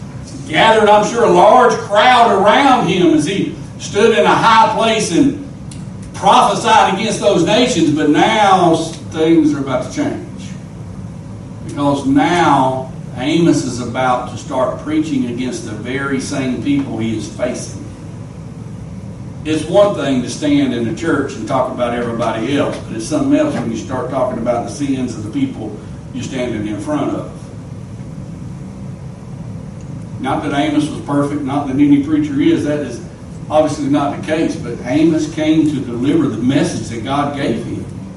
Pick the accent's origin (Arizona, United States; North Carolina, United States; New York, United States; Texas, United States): North Carolina, United States; I grew up over in North Carolina. It was nothing uncommon to see buzzards flying around, circling overhead.